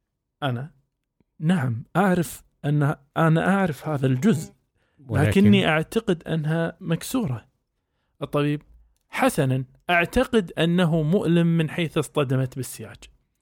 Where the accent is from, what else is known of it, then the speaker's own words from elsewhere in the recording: Kuwait; مستشفى الحروق والتجميع عندنا في الكويت